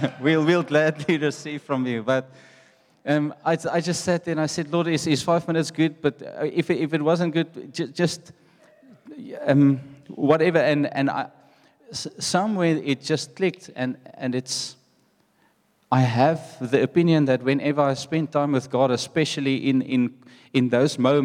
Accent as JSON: {"language": "English", "town": "Secunda", "region": "Mpumalanga", "country": "South Africa", "first_language": "Afrikaans", "second_language": "English", "said": "So I come from Secunda, and I said when we got appointed here, guys, you must know I'm not leaving Secunda there. Like, I learned how to speak there. I'm Afrikaans."}